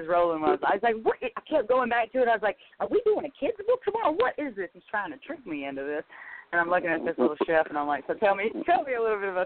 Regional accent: Mississippi, United States; He called me … I'm from Mississippi.

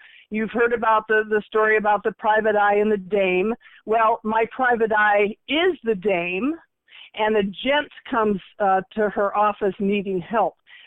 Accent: Iowa, United States; And I was born and raised in Iowa, too.

